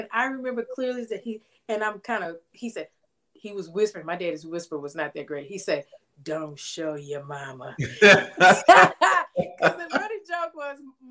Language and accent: English; Marshall, Texas, United States; I'm originally from East Texas. Marshall is like 150 miles east of Dallas. So my parents came to Dallas for work.